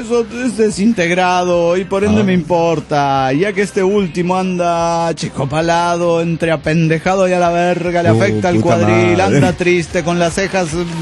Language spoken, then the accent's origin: Spanish; Axochiapan, Morelos, Mexico; de Axo Japan, Morelos, México.